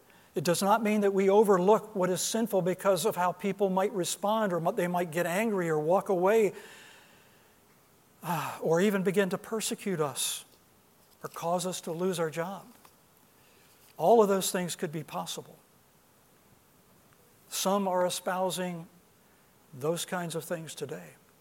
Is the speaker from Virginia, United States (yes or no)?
yes; Arlington, Virginia, United States; I was stationed at Andrews Air Force Base, which was just miles from where Ann and I grew up in Arlington, Virginia.